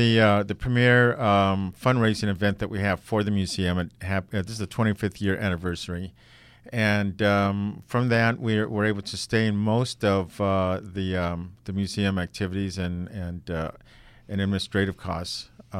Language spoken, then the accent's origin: English; Los Angeles, California, United States; also born or lived in McAllen, Texas; Originally from Texas, McAllen, Texas, but my parents moved here in the early 60s, so I've, you know, been in Angeleno, basically.